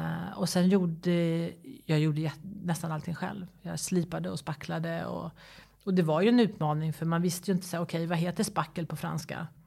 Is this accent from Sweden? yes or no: yes; Sweden; Och sen som svensk då så öppnade jag alla fönsterluckor för jag ville ha in ljus.